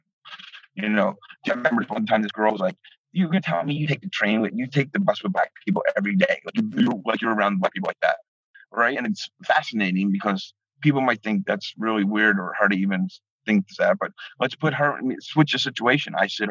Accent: Philadelphia, Pennsylvania, United States; Now, growing up in South Philly, you would hear things about Jews.

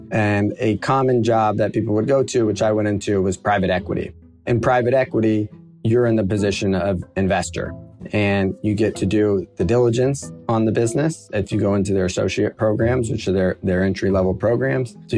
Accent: Florida, United States; Growing up in Florida, my brother and I would have conversations when we were younger about, wouldn't it be fun to start a business together?

